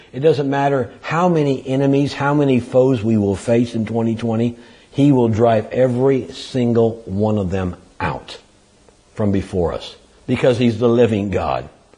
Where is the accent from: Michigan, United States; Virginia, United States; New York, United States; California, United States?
California, United States; I grew up in California where there's a lot of irrigation canals